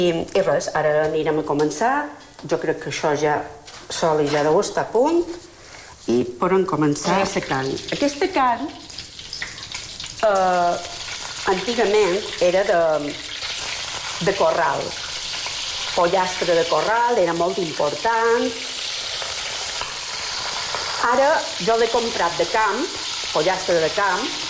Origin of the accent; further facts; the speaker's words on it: Sa Pobla, Balearic Islands, Spain; I som dues germanes de la Pobla, que no som cuineres.